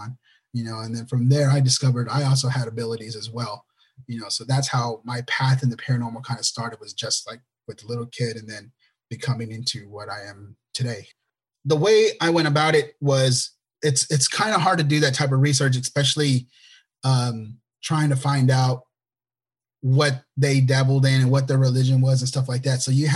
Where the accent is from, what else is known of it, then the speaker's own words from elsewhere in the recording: Lebanon, Oregon, United States; now in Temple, United States; I'm based out of Temple, Texas. We are originally from Oregon, from Lebanon, Oregon.